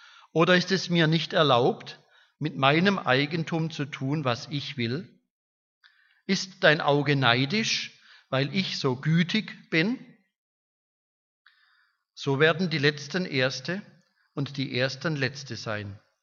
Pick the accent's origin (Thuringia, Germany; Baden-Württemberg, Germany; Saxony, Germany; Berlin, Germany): Baden-Württemberg, Germany; Pforzheim; ich komme aus Pforzheim, war schon beim Männertreffen vorgestern